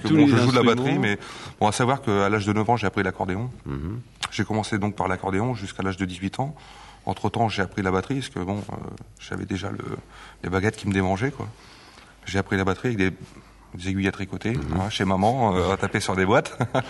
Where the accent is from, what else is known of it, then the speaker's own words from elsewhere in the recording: Compiègne, Hauts-de-France, France; Moi, je suis de … Hein, je suis de région de Compiègne.